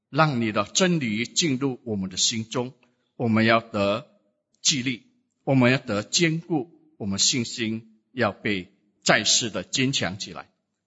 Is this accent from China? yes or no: no; Singapore; 我们新加坡人就说